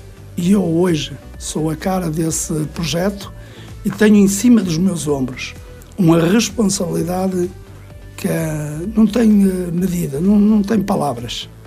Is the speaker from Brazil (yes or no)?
no; Portugal; moved away; somos portugueses, e quando há um símbolo português, as pessoas aproximam-se.